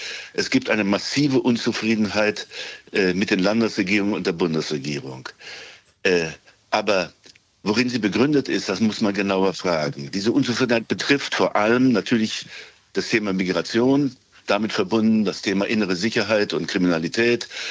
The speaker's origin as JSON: {"language": "German", "region": "Thuringia", "country": "Germany", "tie": "born or raised there", "said": "Das tut weh und ich merke an mir, dass ich auch persönlich betroffen bin. Ich bin in Thüringen aufgewachsen. Ich dachte, ich kenne Land und Leute gut."}